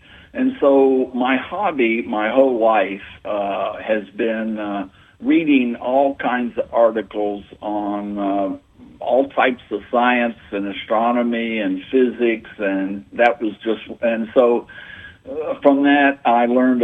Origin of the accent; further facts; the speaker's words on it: Lexington, Kentucky, United States; Well, I grew up in Lexington, Kentucky, and I have 2 degrees from UK.